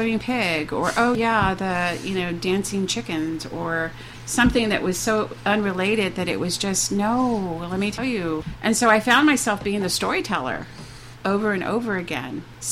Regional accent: San Marcos, Texas, United States; You know, I grew up in San Marcos. I have so many wonderful memories of the river. I mean, that's where I learned how to swim.

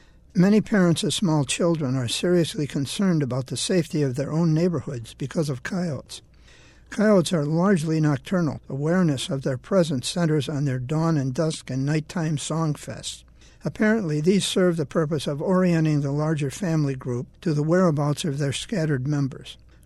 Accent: New York, United States; I grew up in the Ontario Lake Plains, about 35 miles west of Rochester.

